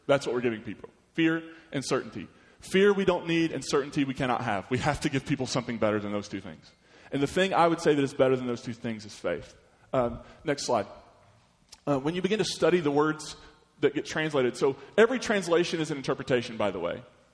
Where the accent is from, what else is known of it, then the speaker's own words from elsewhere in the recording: Kentucky, United States; I'm from Kentucky.